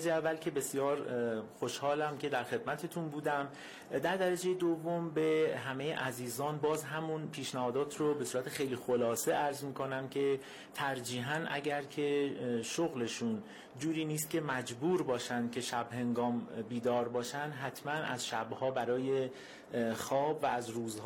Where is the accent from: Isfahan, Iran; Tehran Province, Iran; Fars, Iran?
Tehran Province, Iran; Tehran; ما در تهران به دنیا اومدیم، اما اگر اصالت خانوادگی من، هم پدر بزرگ هم مادر بزرگ، هم اهل شهر گلپایگان هستن.